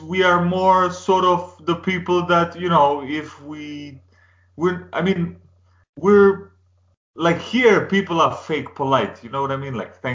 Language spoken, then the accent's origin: English; Kumanovo, Northeastern, North Macedonia; English is a second language; And it was in my hometown of Kumanovo, which is very close to the Serbian border, this town.